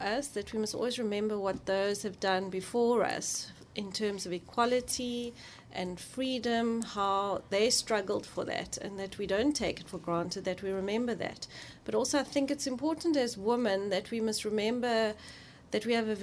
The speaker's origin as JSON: {"language": "English", "region": "Eastern Cape", "country": "South Africa", "tie": "born or raised there", "lives_now": "Western Cape, South Africa", "said": "I grew up in the Eastern Cape. I consider myself an Eastern Cape girl, even though I have been in the Western Cape for longer."}